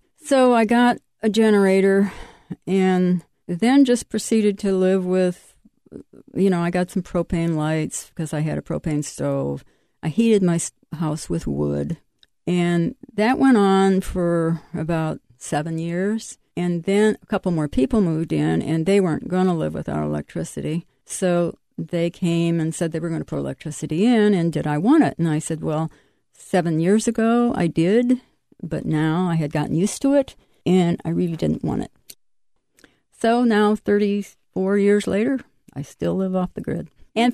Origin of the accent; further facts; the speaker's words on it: Iowa, United States; born there; I was born in Iowa on a farm. I have two brothers, and actually I started riding horses when I was five.